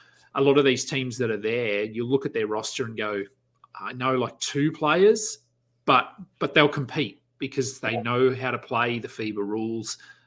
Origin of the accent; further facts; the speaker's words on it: Australia; which I think here as an Australian